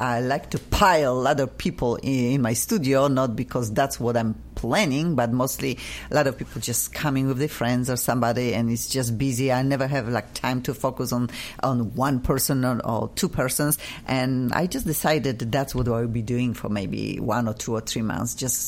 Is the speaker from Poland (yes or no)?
yes; Poland; I'm also from Poland